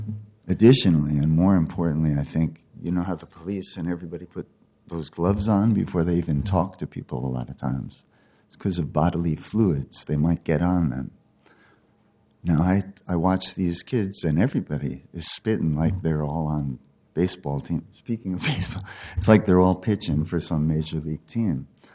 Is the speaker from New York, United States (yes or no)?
yes; New York, United States; I grew up in New York, and for a long time, even there, that's considered disgusting.